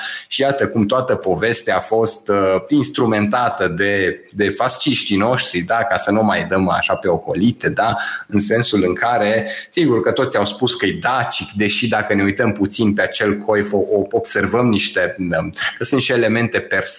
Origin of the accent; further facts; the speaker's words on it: Romania; Ne-a hrănit așa nouă ca români acest ego și cumva iată că astăzi lucrurile astea s-au perpetuat până astăzi, da?